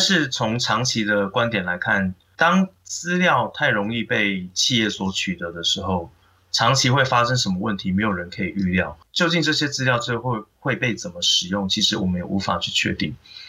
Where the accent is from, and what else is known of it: Taipei, Taiwan